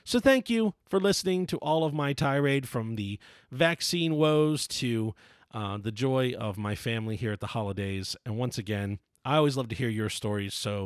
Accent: Maryland, United States; He's in my hometown. Well, he's back near Baltimore. So when I go home, we're supposed to hang out and have a beer.

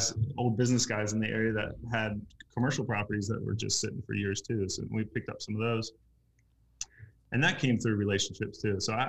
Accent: Cincinnati, Ohio, United States; which was foreign to me because I'm from Cincinnati, Ohio, bigger city.

